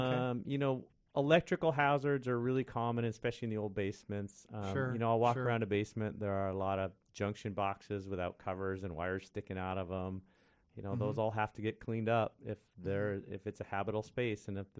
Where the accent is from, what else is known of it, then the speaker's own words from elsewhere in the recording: Ireland; I'm Irish, the little lass that went to the well.